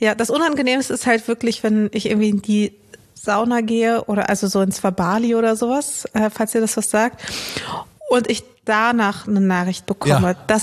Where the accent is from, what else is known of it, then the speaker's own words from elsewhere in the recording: Dortmund, North Rhine-Westphalia, Germany; also born or lived in Chisinau / Cologne / Wuppertal; now in Berlin, Germany; bin von NRW nach Berlin gezogen